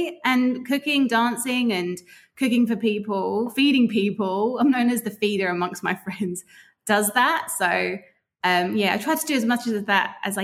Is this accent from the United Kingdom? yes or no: yes; London, United Kingdom; moved away as an adult; now in Sydney, Australia; I'm originally from London, born and bred. Both of my parents are from Cyprus. They migrated after the war. I moved over to Australia coming up to 6 years.